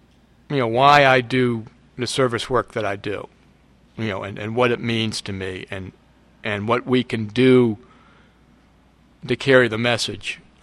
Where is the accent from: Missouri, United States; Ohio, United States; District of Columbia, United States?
District of Columbia, United States; Washington; I grew up in Washington, D.C., and started using around 1968